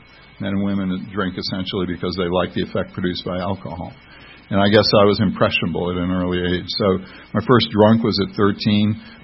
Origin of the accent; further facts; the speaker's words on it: Greenwich, Connecticut, United States; born there; I was born in 1952 in Greenwich, Connecticut, which is kind of a wealthy town